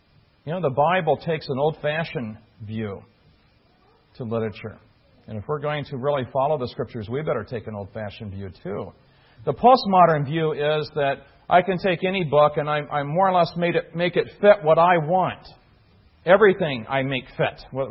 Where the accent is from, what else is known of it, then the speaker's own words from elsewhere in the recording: Illinois, United States; I grew up in Illinois, we consider him the king of Chicago.